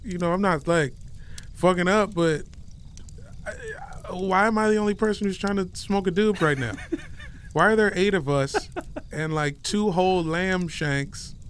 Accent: Woodbridge, Virginia, United States; I'm from Woodbridge, Virginia, and I just signed the lease on a new apartment.

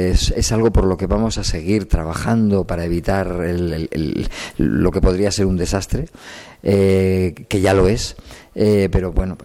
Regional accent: Spain; yo soy español.

